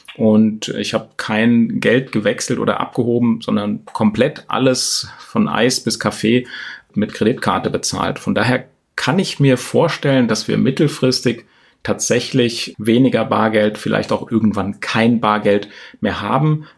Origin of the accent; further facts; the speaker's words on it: Hesse, Germany; also born or lived in Thuringia; Also ich bin geboren in Thüringen und dann mit meinen Eltern kurz vor dem Mauerfall tatsächlich ausgereist hier nach Hessen, ungefähr 80 Kilometer entfernt von Frankfurt